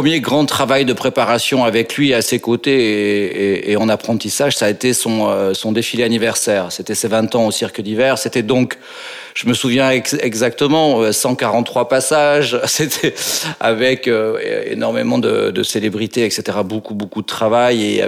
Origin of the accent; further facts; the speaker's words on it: Agen, Nouvelle-Aquitaine, France; born there; Je suis né à Agen, une toute petite ville de province entre Bordeaux et Toulouse, en plein milieu du sud-ouest, au cœur du sud-ouest